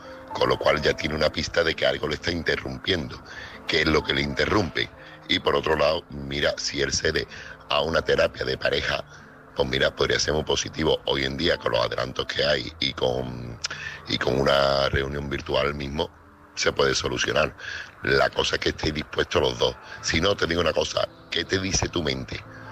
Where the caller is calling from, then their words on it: Seville, Andalusia, Spain; corresponsal de Sevilla. Buenas madrugadas.